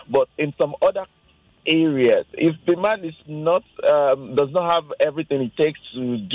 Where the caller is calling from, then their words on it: Idimu, Lagos, Nigeria; I'm calling from Idimu.